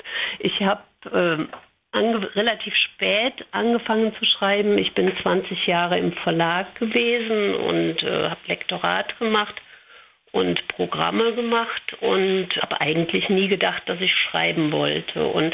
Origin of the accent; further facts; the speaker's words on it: Cologne, North Rhine-Westphalia, Germany; born there; Meine eigenen Wurzeln liegen im Rheinland. Ich bin in Köln geboren.